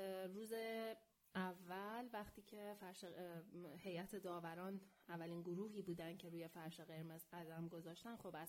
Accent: Iran; ولی این توقع ماست به عنوان یک ایرانی.

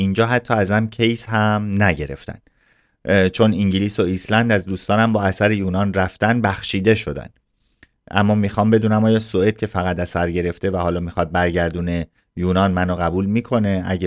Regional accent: Iran; also born or lived in Afghanistan; now in unknown; من اهل افغانستان هستم ولی ایران بزرگ شدم با خانواده و 3 فرزند که یکیشون اینجا به دنیا اومده. نزدیک به 4 سال هست اینجا زندگی میکنم.

